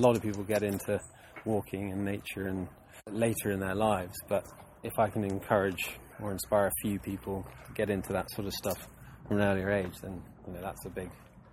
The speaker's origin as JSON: {"language": "English", "country": "Hong Kong", "tie": "born or raised there", "moved": "as an adult", "said": "but I grew up in Hong Kong, and Hong Kong, you know, I spent the first 20 years of my life there."}